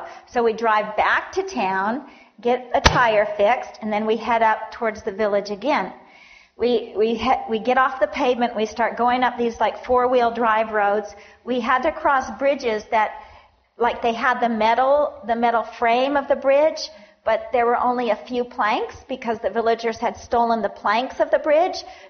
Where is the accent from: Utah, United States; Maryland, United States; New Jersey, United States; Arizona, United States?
Arizona, United States; Phoenix; And I grew up in Phoenix, Arizona, where we had orange trees in our yard and fresh squeezed orange juice and fresh oranges off the tree.